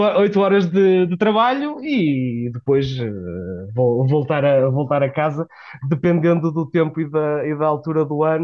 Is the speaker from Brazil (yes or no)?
no; Braga, Portugal; now in Warsaw, Poland; sou de Braga e estamos habituados a tempo bastante chuvoso